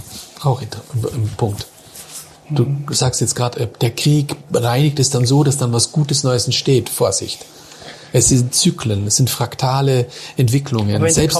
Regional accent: Switzerland; Als Schweizer

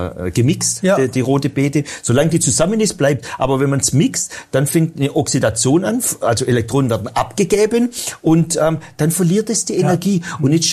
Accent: Baden-Württemberg, Germany; ich bin Schwabe

